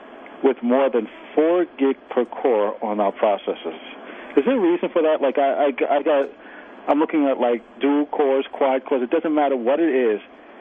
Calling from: Rochester, United States; From Rochester.

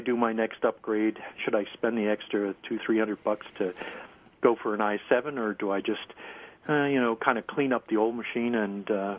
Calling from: Webster, United States; From Webster, where life is worth living.

